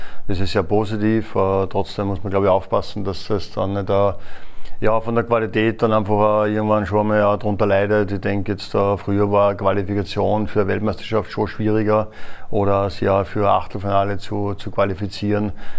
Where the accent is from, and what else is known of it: Austria